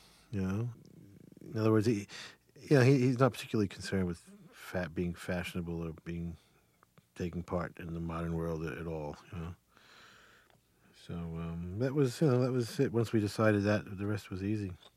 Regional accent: New Jersey, United States; I mean, I grew up in New Jersey in bars, you know, and they were there.

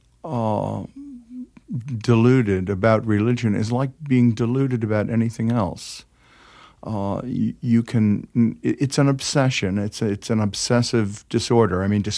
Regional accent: New York, United States; If I grew up in New York, then authenticity must be in San Francisco.

